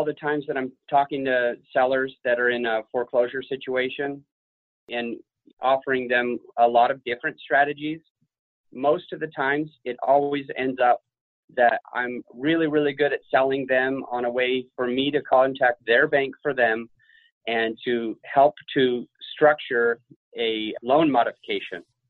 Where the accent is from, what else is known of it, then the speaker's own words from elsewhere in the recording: Utah, United States; I come from Utah